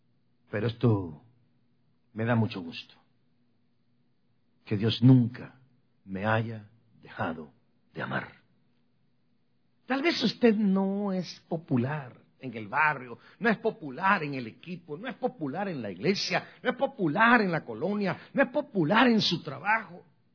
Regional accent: Guatemala; now in San Francisco, United States; palabras que yo oía que me decían cuando recién llegué de Guatemala a San Francisco.

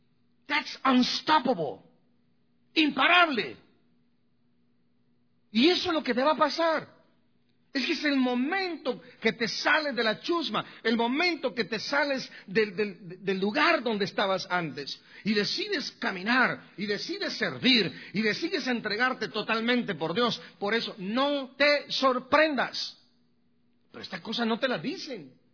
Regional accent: Guatemala; Yo formaba parte de un grupo pequeño, como de unos 6-7 energúmenos, jóvenes estúpidos, allá en mi pueblo, en Guatemala

